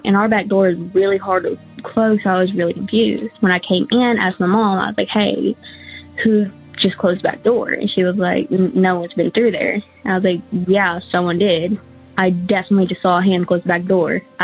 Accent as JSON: {"language": "English", "town": "Searcy", "region": "Arkansas", "country": "United States", "said": "I'm from the Searcy area of Arkansas."}